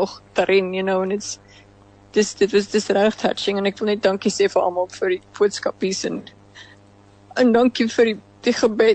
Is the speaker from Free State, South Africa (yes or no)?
no; Somerset West, Western Cape, South Africa; born there; moved away; ek is in Somerset West gebore